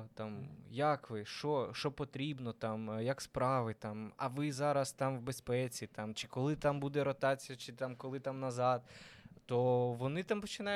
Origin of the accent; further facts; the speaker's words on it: Mykolaiv, Mykolaiv Oblast, Ukraine; він з Техасу, я з Миколаєвим